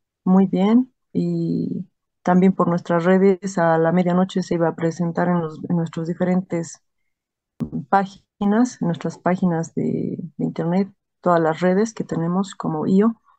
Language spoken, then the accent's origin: Spanish; Bolivia; Bueno, para resaltar obviamente que somos de Bolivia, ¿no?